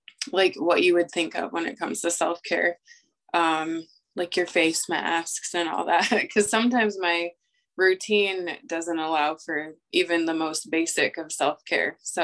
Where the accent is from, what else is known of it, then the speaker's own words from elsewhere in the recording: Oelwein, Iowa, United States; now in Cedar Rapids, United States; Owine, Iowa.